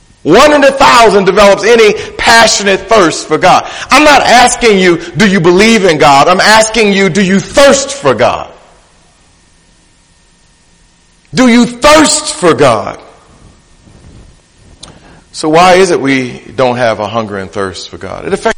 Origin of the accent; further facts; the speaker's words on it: Detroit, Michigan, United States; Growing up in Detroit in my early teen years, my parents would ship me off to Tennessee so that I would spend time there